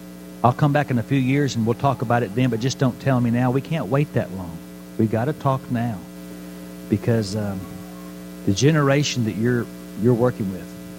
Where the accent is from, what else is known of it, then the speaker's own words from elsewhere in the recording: Fort Worth, Texas, United States; I'm from Fort Worth. We're supposed to be the buckle of the Bible Belt.